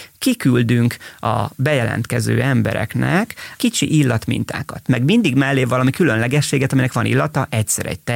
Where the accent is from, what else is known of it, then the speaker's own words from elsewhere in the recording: Miskolc, Borsod-Abaúj-Zemplén, Hungary; born there; én egy Miskolcon születtem, és a nagypapám a helyi tiszai pályaudvarnak hívták a miskolci beüröt, ott volt vasutas, tehát én nem abba születtem bele, hogy arisztokraták vagyunk, és folyik az arany otthon, hanem egy teljesen normális, átlagos magyar